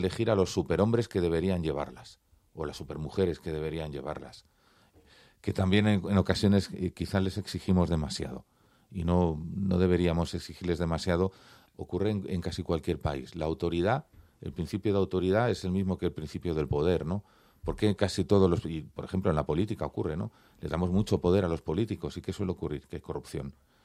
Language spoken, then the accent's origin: Spanish; Barcelona, Catalonia, Spain; born there; Sí, yo nací en Barcelona. Mi familia paterna es de Valladolid, mi familia materna era de Jaén, todos emigraron a Cataluña